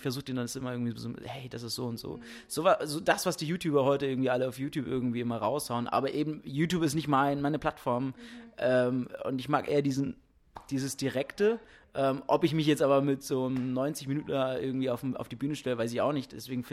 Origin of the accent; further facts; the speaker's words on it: Berlin, Germany; now in Ludwigsburg, Germany; ich komme gerade aus Ludwigsburg angefahren. Bin eigentlich aus Berlin und lebe jetzt seit 3 Monaten hier in Baden-Württemberg und studiere in Ludwigsburg an der Filmakademie.